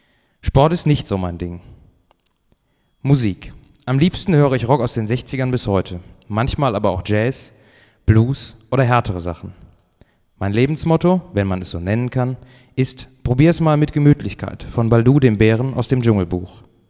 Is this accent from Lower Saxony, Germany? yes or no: no; Schwelm, North Rhine-Westphalia, Germany; spiele jetzt seit 2 Jahren Bass bei … Ich komme aus Schwelm, einer kleinen Nachbarstadt von Wuppertal.